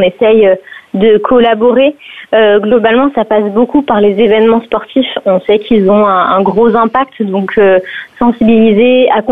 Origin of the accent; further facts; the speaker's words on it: Nantes, Pays de la Loire, France; now in Annecy, France; moi je viens de Nantes, donc rien à voir, à l'autre bout de la France. J'ai grandi de mes 0 à 18 ans à Nantes, j'ai fait mes études à Paris, mais j'ai eu la chance d'avoir une maison de vacances dans les Alpes, en Haute-Savoie